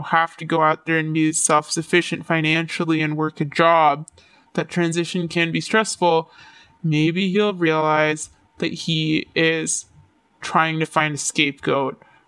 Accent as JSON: {"language": "English", "country": "Canada", "said": "I felt secure in my identity as a Canadian, and I also felt proud in my identity of being of South Asian extraction."}